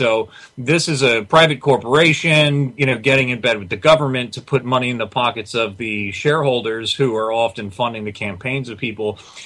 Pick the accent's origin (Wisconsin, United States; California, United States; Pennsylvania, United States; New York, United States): New York, United States; I'm originally from Long Island, and they put in the red light cameras not so long ago.